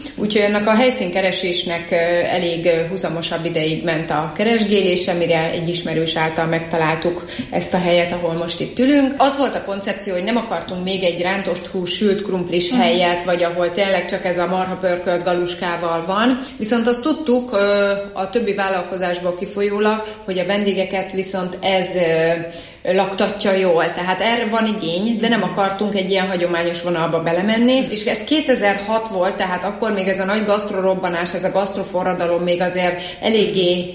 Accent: Miskolc, Borsod-Abaúj-Zemplén, Hungary; Tőzsgyökeres miskolci vagyok, és szeretem is azt mondani, hogy lokálpatrióta vagyok. Nagyon fontos számomra Miskolc, tényleg avasi gyerekként nőttem fel

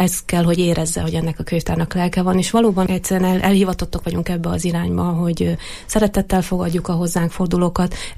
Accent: Erdőtelek, Heves, Hungary; édesapám erdőtelekközségnek volt a vezetője 17 évig, én onnan származom

